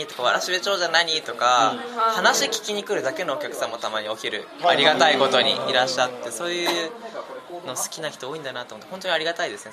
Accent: Aichi, Japan; 地元愛知です。

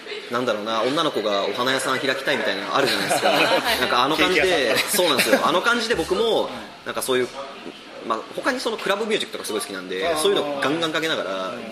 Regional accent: Nagoya, Aichi, Japan; 本当に僕自身そのもう本当生粋の名古屋人で、もう混ぜそばとあんかけスパを食って、あの成長してきた人間なので。

